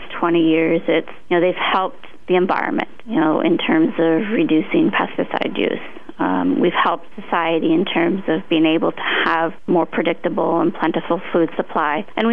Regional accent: Minnesota, United States; Whether it's a farm like the one I grew up on in Minnesota

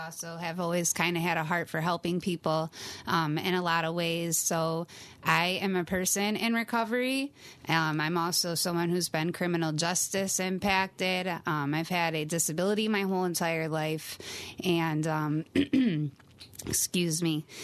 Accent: Rochester, New York, United States; Yeah, I grew up in the Rochester area, so I'm, super familiar with the culture.

